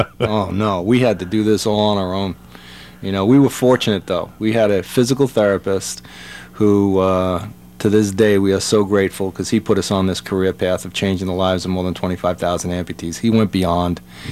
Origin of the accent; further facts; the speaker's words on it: Long Island, New York, United States; Well, you didn't think we're from around here. I'm from Long Island as well.